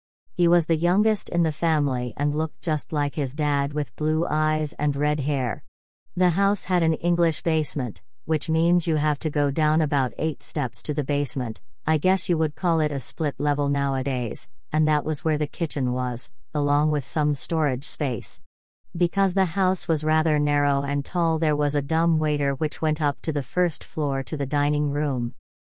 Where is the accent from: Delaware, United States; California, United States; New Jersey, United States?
New Jersey, United States; also born or lived in Brooklyn, United States; I was born in Brooklyn and raised in New Jersey until I was 6 years old.